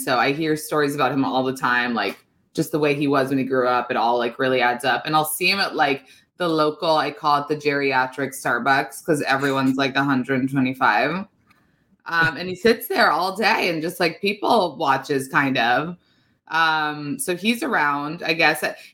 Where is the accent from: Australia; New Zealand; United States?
United States; New York City, New York; I grew up here, like you said. So I went to high school, like around like Lincoln Center.